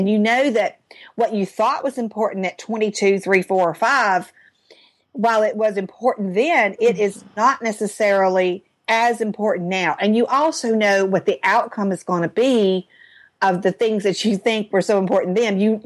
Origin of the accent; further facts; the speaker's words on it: the South, United States; I'm from the South. We call it a pocketbook.